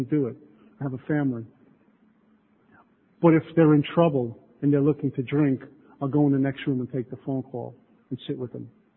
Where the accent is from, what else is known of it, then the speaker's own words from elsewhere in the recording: New York, United States; He's from Texas. I'm from New York. I talk funny